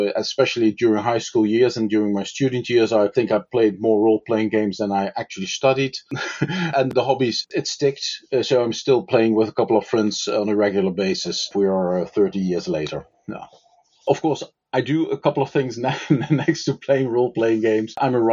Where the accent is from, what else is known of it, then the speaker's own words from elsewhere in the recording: Netherlands; English is a second language; I'm from the Netherlands, obviously.